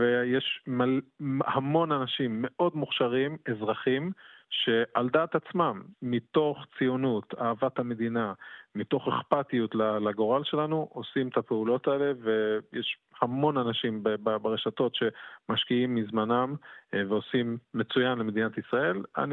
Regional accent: southern Sweden, Sweden; accent: southern Swedish; also born or lived in Jerusalem, Israel; אני יליד ירושלים, אבל גדלתי בשוודיה, ואני דובר שוודית, אמנם ממבטא דרומי מובהק, שלמי שמבין בשוודיה זה פחות נחשב, אבל עדיין מדבר שוודית

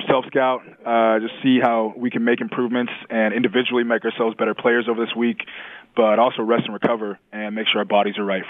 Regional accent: Tustin, California, United States; You know, I grew up in Tustin, California. Great community, very school community oriented.

